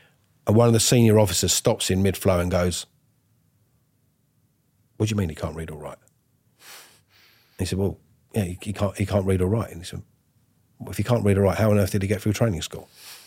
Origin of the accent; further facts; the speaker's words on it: Wandsworth, London, United Kingdom; You know, I came from Wandsworth. At that time I was living in West Norwood. And then I moved out to the country.